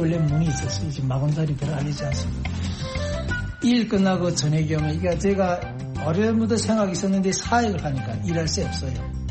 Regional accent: North Korea; now in United States

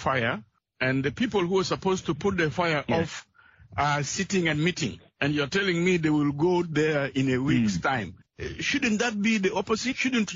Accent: Yambio, Western Equatoria, South Sudan; also born or lived in Maridi; I grew up in Yambio and Maridi, and during my time, these issues of ethnicity were non-existing.

